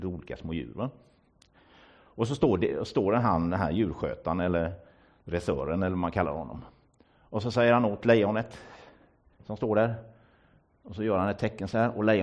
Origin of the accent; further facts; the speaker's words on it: Gothenburg, Västra Götaland County, Sweden; Tycker man som gammal göteborgare.